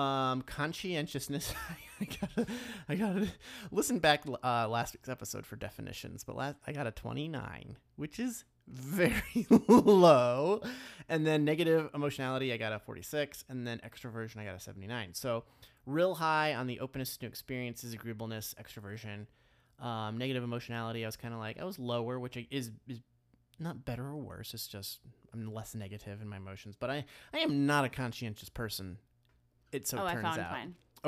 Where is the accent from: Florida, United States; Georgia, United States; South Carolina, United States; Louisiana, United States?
Florida, United States; So one thing about Michigan, it's like I grew up in Florida, as I've mentioned before, and it's just humid all the time.